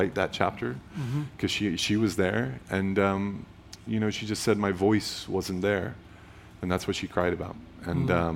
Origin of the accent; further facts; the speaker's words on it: the South, United States; And, you know, I grew up in the South, and that's not unusual for people to talk about the dead and the ghosts.